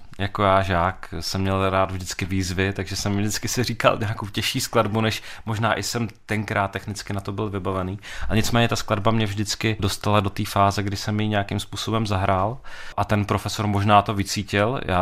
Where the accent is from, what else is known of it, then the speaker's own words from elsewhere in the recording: South Moravian Region, Czechia; protože pocházím z Jižní Moravy